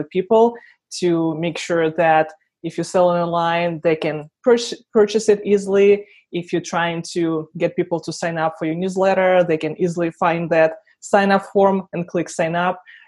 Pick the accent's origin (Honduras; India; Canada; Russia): Russia; English is a second language; now in Buffalo, United States; Like I'm not originally from Buffalo, New York. I'm originally from Russia, and I moved to Buffalo in 2010.